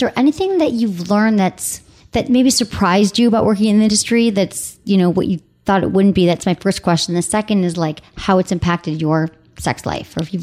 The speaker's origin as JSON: {"language": "English", "town": "Detroit", "region": "Michigan", "country": "United States", "tie": "born or raised there", "said": "Hi, Anna, from my hometown."}